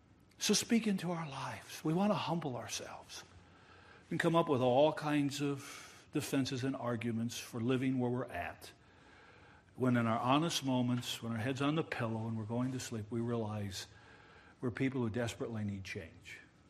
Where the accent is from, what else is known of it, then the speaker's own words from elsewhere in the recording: Holland, Michigan, United States; I grew up in West Michigan. Holland, Michigan